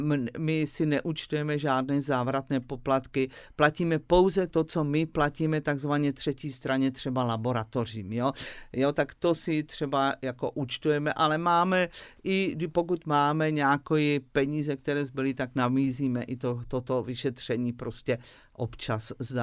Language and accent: Czech; Brno, South Moravian Region, Czechia; Já jsem z Brna. Z Brna. Pozor, já jsem z Brna.